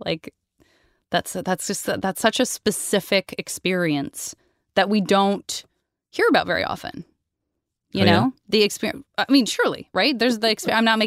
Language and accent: English; United States; But because I'm American, bear with me.